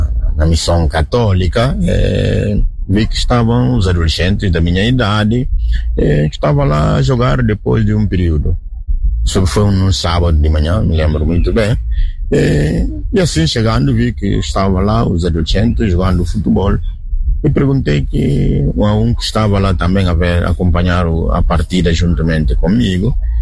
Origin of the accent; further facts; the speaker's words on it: Guinea-Bissau; now in Curitiba, Brazil; padre diocesano da Guiné-Bissau. Nasci na Guiné ao mesmo tempo. Bom, sou da família que não é cristã